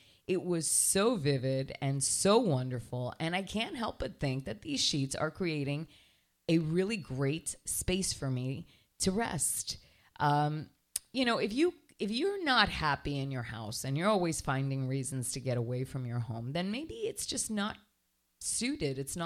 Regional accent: New Jersey, United States; born there; New Jersey. I can't believe I was born in New Jersey. I've never been back.

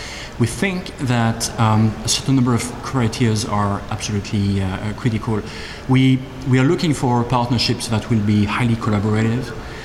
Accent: Switzerland; English is a second language; as you can guess from my accent, I'm not American. I'm actually Swiss

